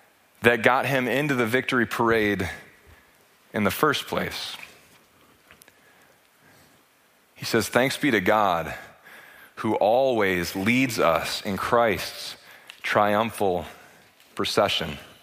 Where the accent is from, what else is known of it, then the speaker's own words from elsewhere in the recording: United States; Because as an American, I think, you know, we're used to being on top.